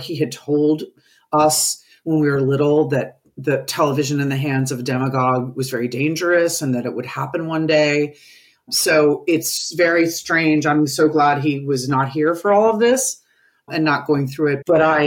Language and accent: English; New York, United States; But, you know, I grew up in New York.